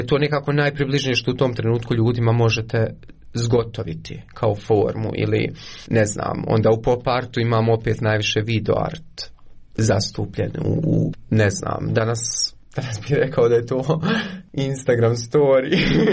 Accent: Konjic, Federation of Bosnia and Herzegovina, Bosnia & Herzegovina; also born or lived in Eisenach, Germany; Ja sam rođen u Njemačkoj, u Eisenachu, 97. godine. Moji roditelji su birali, dakle, konjic kada su htjeli da se vrate u Bosnu i Hercegovinu, 99. godine. I odrastao sam u Konjic. Nisam iz Sarajeva

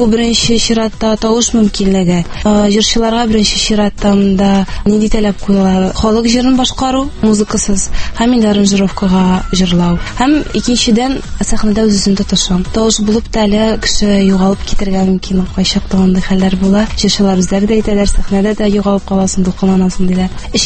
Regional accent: Almetyevsk, Tatarstan, Russia; born there; Әлмәт районы. Мин Әлмәттән үзем туыстым.

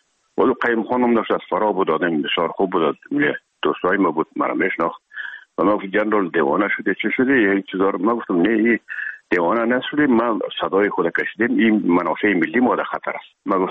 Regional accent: Herat, Afghanistan; now in Kabul, Afghanistan; مدتی که ما در کابل آمدیم، خود زمان از هرات که آمدیم به اکادمی نظامی،

